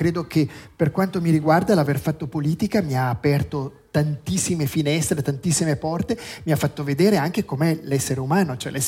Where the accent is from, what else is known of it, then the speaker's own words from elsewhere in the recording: Lugano, Ticino, Switzerland; born there; Perché io sono nato a Lugano, vivo a Lugano, mi piace tanto Lugano